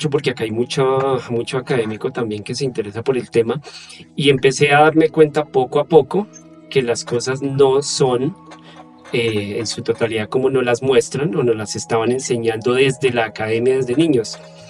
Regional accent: Colombia; uno uno como colombiano

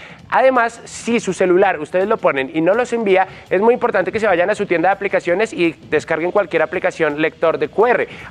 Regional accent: Colombia; esto que hace parte de todos nosotros como colombianos

